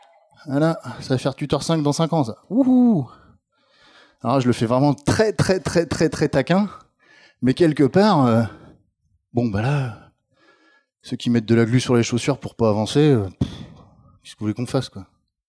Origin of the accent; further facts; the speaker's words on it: Normandy, France; un peu comme chez nous en Normandie